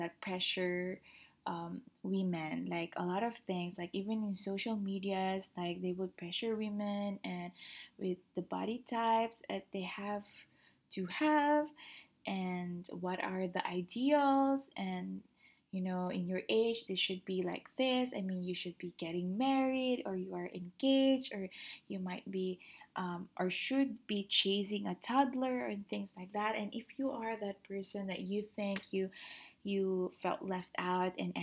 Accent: Philippines; So yeah, so I came from the Philippines. I am made and raised in the Philippines. I'm very proud Filipina, and I love my country

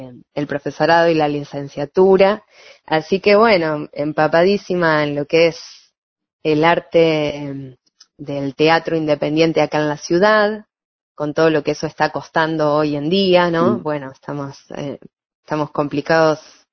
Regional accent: Junín, Buenos Aires Province, Argentina; now in La Plata, Argentina; yo vengo de Junín

